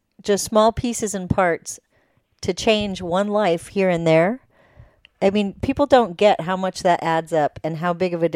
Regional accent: Sarasota, Florida, United States; I'm from Florida myself, and there was in a town called Sarasota

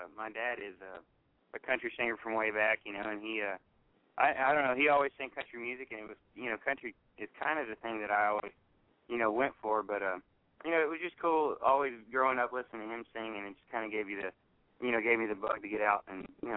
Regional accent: Alabama, United States; also born or lived in Louisiana; I was born in Louisiana, but we kind of migrated up to Alabama there for a while, and I was raised there since, like, second grade.

